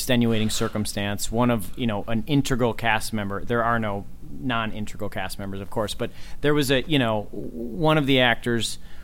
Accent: Minneapolis, Minnesota, United States; I grew up here in Minneapolis, and my mom got my sister and I.

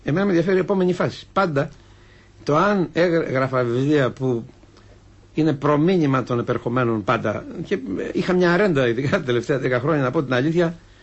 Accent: Greece; Εγώ είμαι Έλληνας, ας πούμε, με την αρχαιοελληνική.

